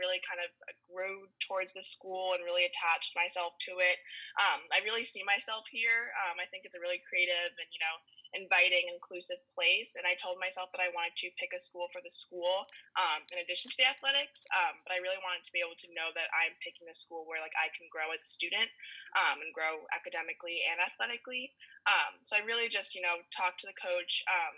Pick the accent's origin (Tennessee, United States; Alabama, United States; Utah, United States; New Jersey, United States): New Jersey, United States; West Orange; I'm from West Orange, New Jersey, so I was pretty familiar with, you know, the NESCAC, just, you know, small liberal arts schools.